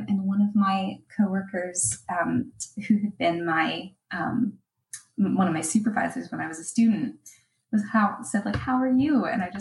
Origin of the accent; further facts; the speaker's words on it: Pittsburgh, Pennsylvania, United States; I'm from Pittsburgh, Pennsylvania.